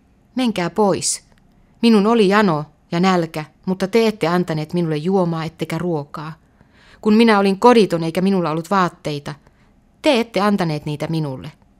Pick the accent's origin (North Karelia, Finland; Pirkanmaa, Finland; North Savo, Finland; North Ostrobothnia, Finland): North Ostrobothnia, Finland; Oulu; ja olen Oulusta.